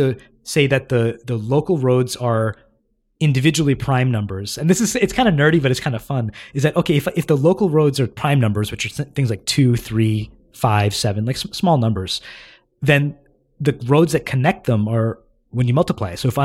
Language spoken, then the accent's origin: English; Boston, Massachusetts, United States; now in Seattle, United States; And so I'm in Seattle and I'm from Boston.